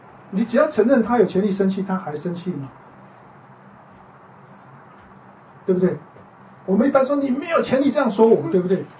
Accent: Taiwan; 就好像我们如果从台湾来的男生，如果是像我这个年纪的，要从他的口中说我爱你，恐怕是蛮难的

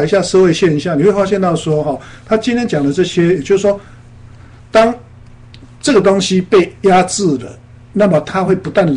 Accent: China; 我们中国人常常讲一句话嘛，明哲保身，对不对？

